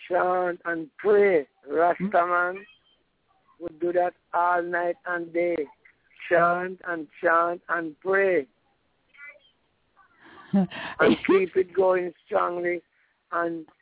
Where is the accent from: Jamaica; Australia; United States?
Jamaica; Kingston, Kingston Parish; When I was growing up in Trenton, every night you could hear a kete drum.